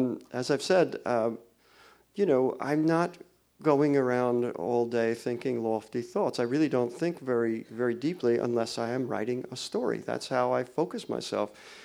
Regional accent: New York, United States; now in Los Angeles, United States; I grew up in New York. I had never been west of the Hudson River till I was in my early 20s. And then I went all the way west to Buffalo because I married a Buffalo gal.

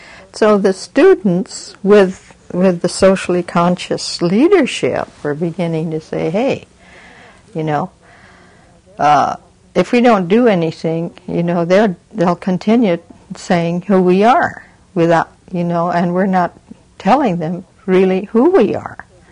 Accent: Philippines; now in United States; yes, we are from different regions of the islands, but still we're from the Philippines.

